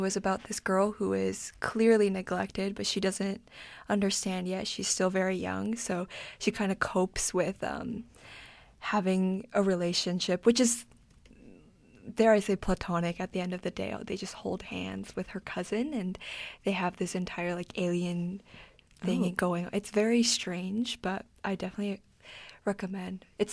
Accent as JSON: {"language": "English", "country": "United States", "said": "I'm technically like a closeted American."}